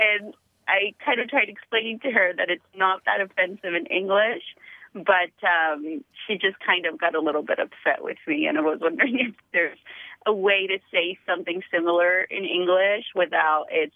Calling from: San Diego, California, United States; I'm calling from the San Diego area.

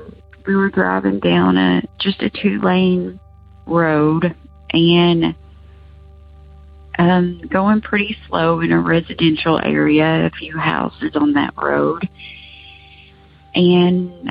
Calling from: Kentucky, United States; I'm calling from Kentucky.

